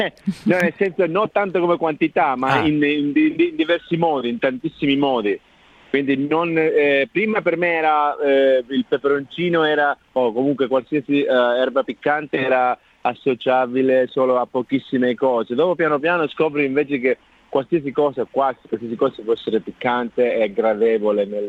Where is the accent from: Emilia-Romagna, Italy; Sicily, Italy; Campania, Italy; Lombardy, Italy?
Sicily, Italy; Io sono siciliano.